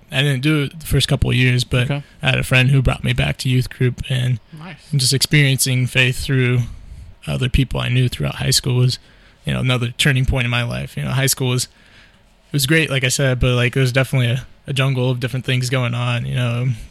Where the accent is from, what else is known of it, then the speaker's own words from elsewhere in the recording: Coldwater, Ohio, United States; High school, growing up in Coldwater is nice to grow up there. And, you know, in anywhere in Mercer County, really, you're going to have basically the same classmates throughout the whole 12 years.